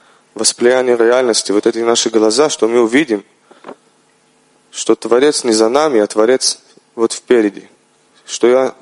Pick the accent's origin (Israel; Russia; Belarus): Israel; из Израиля